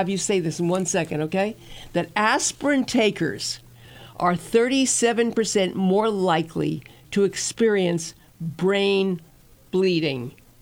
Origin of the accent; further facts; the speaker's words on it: New York, United States; I'm from New York. I'm a Jewish gal from New York. That's how we talk.